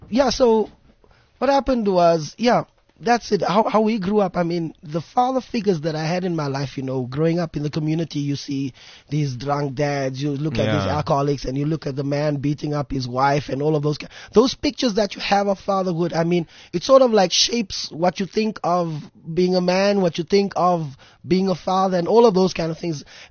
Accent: Eldorado Park, Gauteng, South Africa; Okay, for me, I mean, Eldorado Park, you know, it's renowned for gangsterism, renowned for, you know, drug abuse and all of those kind of things happening there.

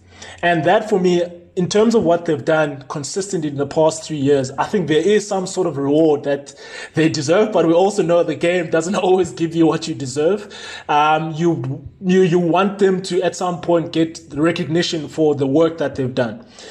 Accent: South Africa; And as a South African, we know for a fact that we can't have two spinners that can't contribute with a bat.

